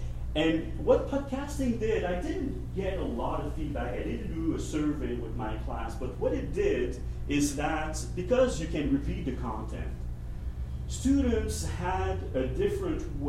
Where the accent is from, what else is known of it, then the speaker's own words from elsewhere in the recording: Canada; you know, as a Canadian, it sounds very American.